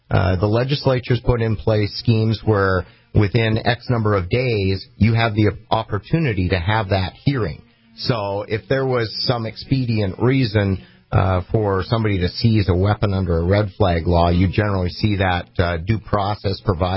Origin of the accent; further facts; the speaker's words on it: Canada; now in United States; I came to this country from Canada originally.